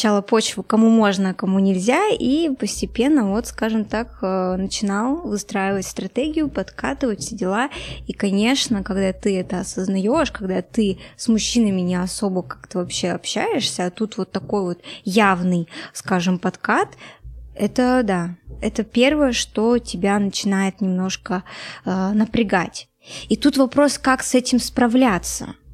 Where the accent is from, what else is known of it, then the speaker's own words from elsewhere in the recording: Nizhny Tagil, Sverdlovsk Oblast, Russia; now in Yekaterinburg, Russia; Вообще, родом я из Нижнего Тагила, это небольшой город рядом с Екатеринбургом, и сюда я переехала, чтобы начать учиться.